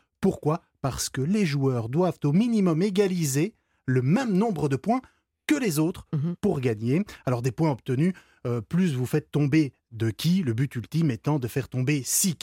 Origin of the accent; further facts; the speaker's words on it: Hauts-de-France, France; Je suis régional du Nord.